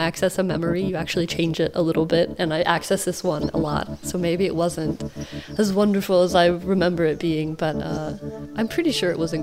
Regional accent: Huntsville, Alabama, United States; there's this woman from my hometown, from Huntsville, Alabama

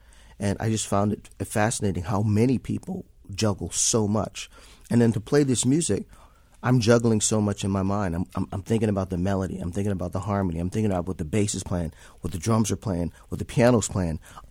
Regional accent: Florida, United States; now in Chicago, United States; I grew up in Florida area and then moved to Chicago

